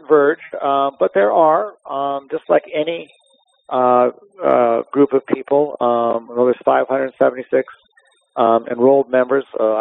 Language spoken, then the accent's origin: English; Montana, United States; My parents are from Browning, Montana. Proudly a Blackfeet tribal member. I grew up on the Great Plains of eastern Montana.